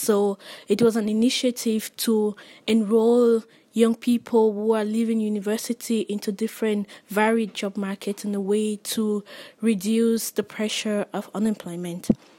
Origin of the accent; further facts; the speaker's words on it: Cameroon; English is a second language; and I come from Cameroon, and since 2009 I have worked